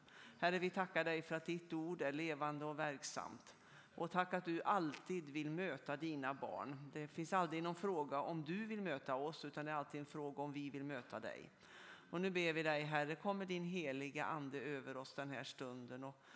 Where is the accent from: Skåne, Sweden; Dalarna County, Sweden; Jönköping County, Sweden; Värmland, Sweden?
Skåne, Sweden; Örkelljunga; Jag kommer från Örkelljunga, från EFS.